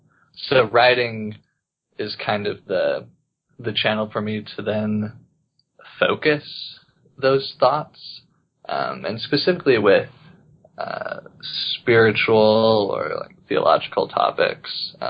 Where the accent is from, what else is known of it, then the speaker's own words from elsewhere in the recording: Idaho Falls, Idaho, United States; So I grew up mostly in Idaho Falls, Idaho. Raised in the church, active whole life, basically.